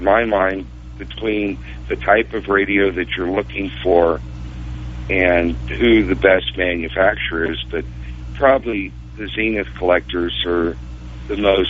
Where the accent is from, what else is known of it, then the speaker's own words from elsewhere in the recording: Cincinnati, Ohio, United States; I grew up in Cincinnati, so in addition to WLW, I could listen to WLS and WHO